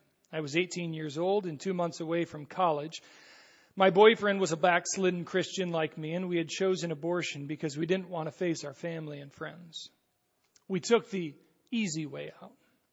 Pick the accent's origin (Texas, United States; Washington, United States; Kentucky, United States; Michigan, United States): Michigan, United States; Pontiac; also born or lived in Davison, United States; I grew up actually in Pontiac, Michigan, and when I was about 6 years old, began attending Shalom Baptist Church.